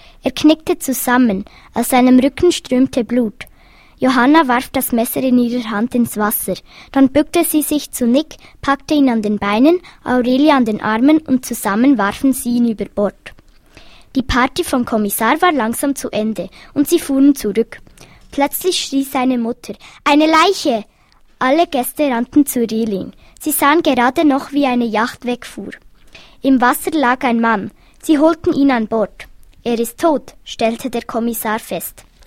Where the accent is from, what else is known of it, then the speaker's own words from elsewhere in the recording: Denmark; German is a second language; Ich komme aus Dänemark.